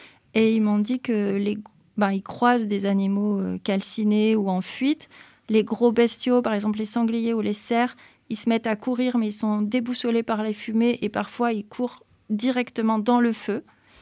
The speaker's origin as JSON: {"language": "French", "town": "Glandage", "region": "Auvergne-Rhône-Alpes", "country": "France", "tie": "born or raised there", "said": "je viens quand même en partie du monde rural. Moi, j'ai passé toute mon enfance à Glandage, donc dans le Diois. Et donc, bah, mon univers intime, il vient de ces milieux du Diois, de la montagne, de la ruralité, des lavandes, de la Provence d'ici."}